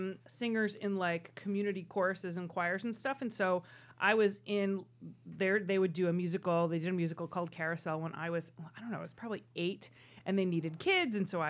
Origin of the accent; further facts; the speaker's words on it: Freehold, New Jersey, United States; Born and raised in Freehold, New Jersey, hometown